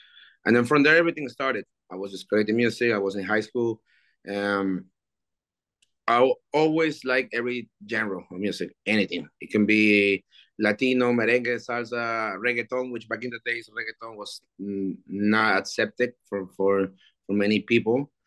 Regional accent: Peru; English is a second language; Well, I was born in Peru. Mm-hmm. In my Peru, while I was growing up

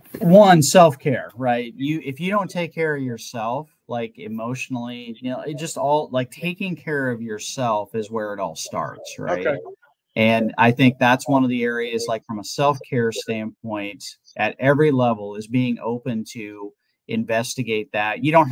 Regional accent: Midwest, United States; So as I moved, like I grew up in the Midwest, right?

